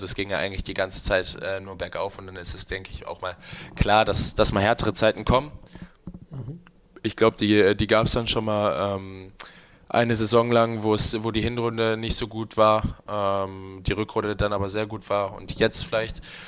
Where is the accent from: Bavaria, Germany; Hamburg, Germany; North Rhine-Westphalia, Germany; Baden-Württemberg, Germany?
North Rhine-Westphalia, Germany; Bad Salzuflen; also born or lived in Minden / Lübeck; Also ich komme aus Bad Salzuflen, das ist keine große Stadt. War dann in Minden, das ist auch keine große Stadt und Lübeck ist erst recht keine große Stadt.